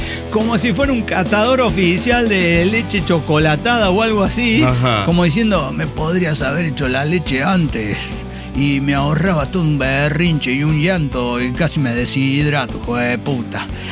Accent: Mexico; como buena mana mexicana

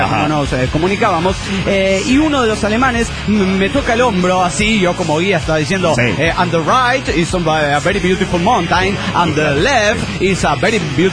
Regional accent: Monterrey, Nuevo León, Mexico; born there; nací en Monterrey, güey. O sea, tengo aquí a la frontera nomás

